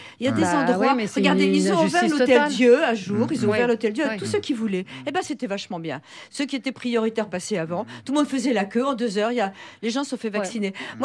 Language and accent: French; Paris, Île-de-France, France; Surtout en tant que parisienne, etc.